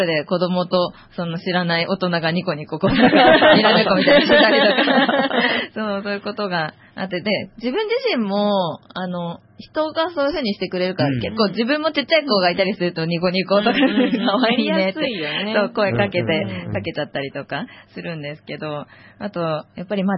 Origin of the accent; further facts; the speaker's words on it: Numazu, Shizuoka, Japan; 私は生まれも育ちも沼津で、